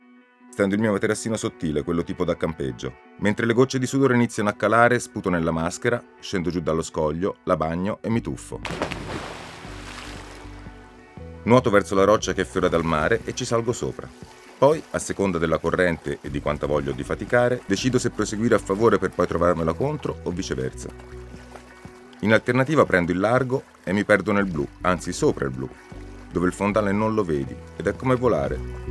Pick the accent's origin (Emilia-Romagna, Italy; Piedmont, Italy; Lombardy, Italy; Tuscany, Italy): Tuscany, Italy; Florence; Forse perché un gruppo esteso di fiorentini, io sono di Firenze, andava in quell'isola non troppo lontana